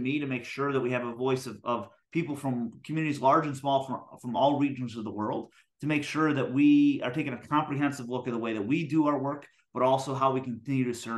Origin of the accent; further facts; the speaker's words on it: Michigan, United States; So I grew up in Michigan. I went to Michigan State for school